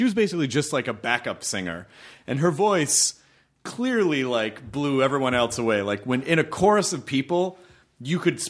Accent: Memphis, Tennessee, United States; Tennessee, Memphis.

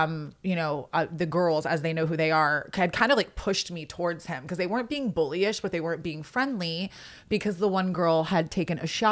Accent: Charleston, South Carolina, United States; Yeah, I grew up in Charleston. So it's 843.

